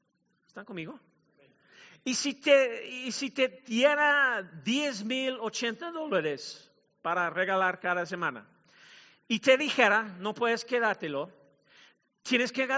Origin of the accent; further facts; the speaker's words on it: Mexico; Y si no te has dado cuenta, soy mexicano, pues, pero tengo una piel realmente blanca.